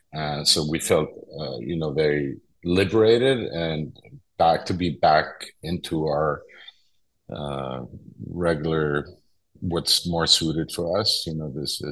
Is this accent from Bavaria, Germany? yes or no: yes; Munich, Bavaria, Germany; English is a second language; I'm born in 62. I grew up in Munich, Germany.